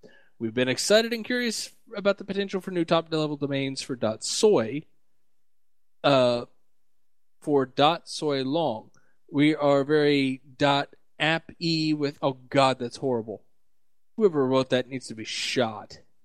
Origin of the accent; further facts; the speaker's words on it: the South, United States; I'm also from the South, so. you know.